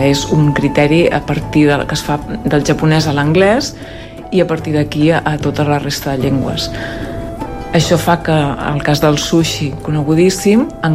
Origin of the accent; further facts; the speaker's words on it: Catalonia, Spain; accent: Central Catalan; ja no diem gazpacho, diem gazpacho els que som del català central